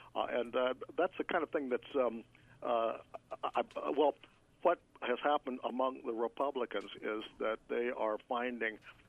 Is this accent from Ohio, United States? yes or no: yes; Ohio, United States; I grew up in John Boehner's district. I probably mentioned that to you before, down there in southwestern Ohio, and between Cincinnati and Dayton.